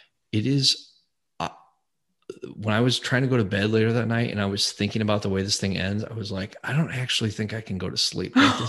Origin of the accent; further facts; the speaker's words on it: Colorado, United States; So one weird part about it is it's like suburban Colorado where I grew up in Colorado